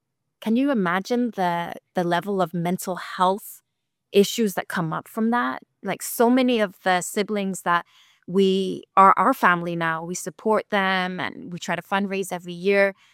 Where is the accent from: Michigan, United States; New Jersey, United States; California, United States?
California, United States; because I'm from California too.